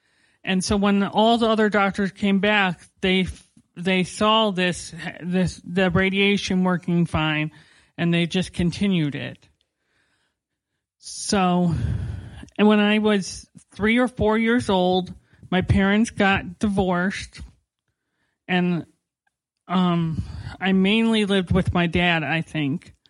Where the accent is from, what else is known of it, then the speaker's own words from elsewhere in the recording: Toledo, Ohio, United States; also born or lived in Sylvania, Ohio; So something interesting about myself is that I'm not from Minnesota. I'm from Ohio. I was born in Sylvania, Ohio in 1988. Yes, I'm giving my age.